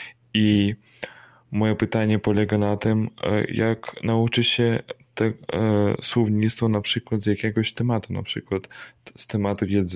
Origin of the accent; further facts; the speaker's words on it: Belarus; Polish is a second language; mieszkam w Białorusi teraz, jestem Białorusinem, mam zamiar studiować w Polsce